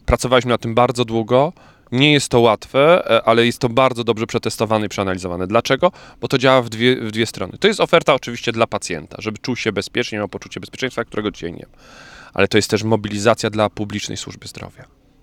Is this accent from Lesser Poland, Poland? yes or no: yes; Lesser Poland, Poland; w moich rodzinnych stronach w Małopolsce, w moim okręgu wyborczym są gminy, w których nie ma lekarza rodzinnego